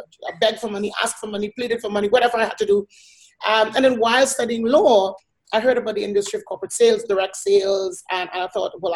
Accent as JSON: {"language": "English", "country": "Trinidad & Tobago", "tie": "born or raised there", "said": "I grew up in Trinidad and Tobago, and I grew up very poor."}